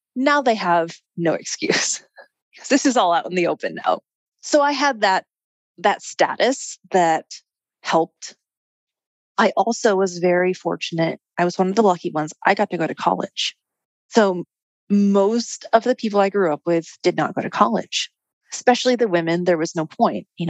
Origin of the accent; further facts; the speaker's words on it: New York, United States; moved away as an adult; also born or lived in Illinois; I moved from New York out to Illinois.